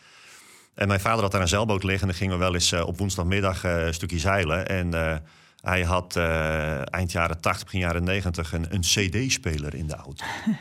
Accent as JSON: {"language": "Dutch", "region": "Zeeland", "country": "Netherlands", "moved": "yes", "said": "Ik kwam uit Zeeland met... alles eigenlijk hetzelfde als nu, gewoon vitale, zeg je dat, toeristische tijd of omgeving."}